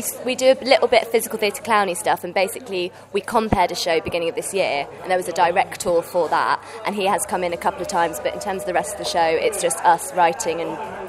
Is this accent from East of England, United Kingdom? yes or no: yes; Cambridge, East of England, United Kingdom; accent: posh; now in London, United Kingdom; I'm from Cambridge, yeah. I'm trying to, like, dull it down, though.